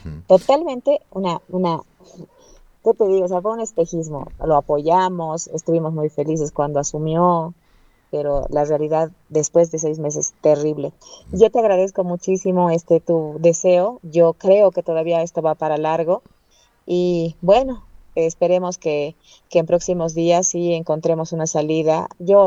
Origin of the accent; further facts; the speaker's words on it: Bolivia; en una lectura muy personal como boliviana te digo